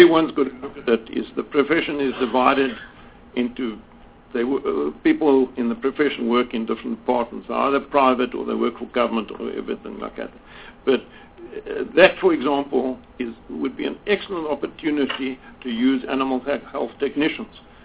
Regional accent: Western Cape, South Africa; I'm from the Cape, and I know it's one of our biggest problems in Khayelitsha

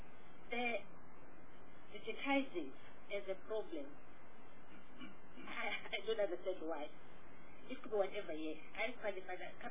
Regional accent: KwaZulu-Natal, South Africa; Go to the provinces. I come from KwaZulu-Natal. I didn't write my matric and my list.

